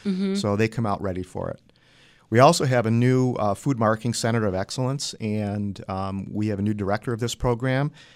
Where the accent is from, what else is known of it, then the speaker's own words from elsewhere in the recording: Tonawanda, New York, United States; As I said, I grew up here in Tonawanda. I went to Kenmore East High School